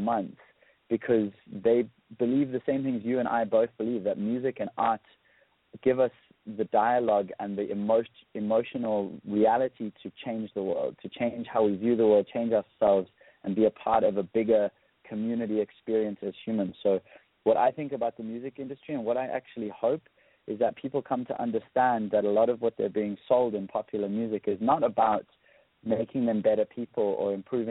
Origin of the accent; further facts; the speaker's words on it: South Africa; So I grew up in South Africa listening to …